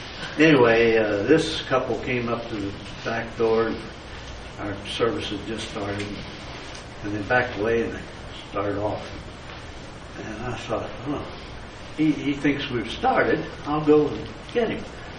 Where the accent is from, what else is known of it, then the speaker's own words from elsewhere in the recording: Richmond, Virginia, United States; I said, hey, I'm a Baptist, and I'm from Richmond, Virginia.